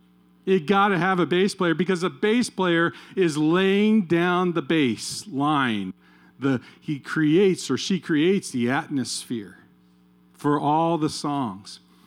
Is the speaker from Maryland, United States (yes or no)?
no; Kansas, United States; It reminds me of growing up in Kansas